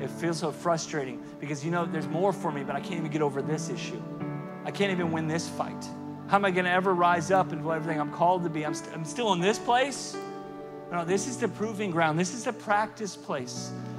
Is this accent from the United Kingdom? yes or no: no; Sweden; English is a second language; now in United States; I was from Sweden, where the only thing that's a big deal is soccer and ice hockey and Swedish fish